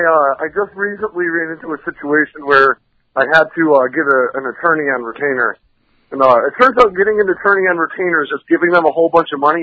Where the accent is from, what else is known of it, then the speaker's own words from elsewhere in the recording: New England, United States; Well, kind of all over New England. I moved around a lot as a kid